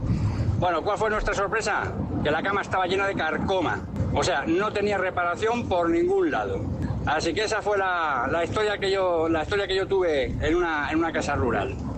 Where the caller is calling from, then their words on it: Madrid, Community of Madrid, Spain; de Madrid.